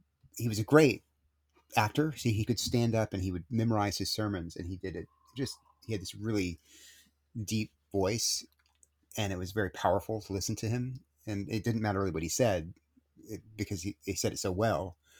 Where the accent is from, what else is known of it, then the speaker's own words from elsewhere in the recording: Corpus Christi, Texas, United States; We had good leadership in that in the church where I grew up in Corpus Christi